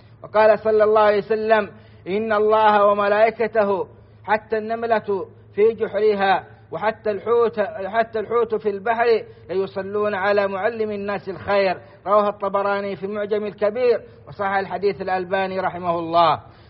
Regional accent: Saudi Arabia

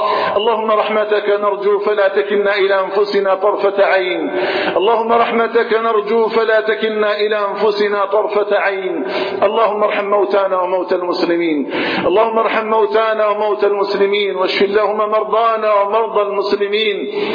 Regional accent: Algeria; اللهم اجعل بلدنا الجزائر آمنا مطمئنا

